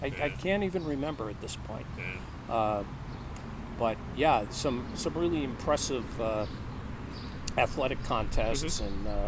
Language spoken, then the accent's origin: English; New Jersey, United States; now in Franklin, United States; I'm originally from New Jersey, but I've lived everywhere, Stoughton, Easton, Foxborough, Mansfield, North Attleboro. Lived on the Cape for a while, and now I'm back living in this area as my primary residence.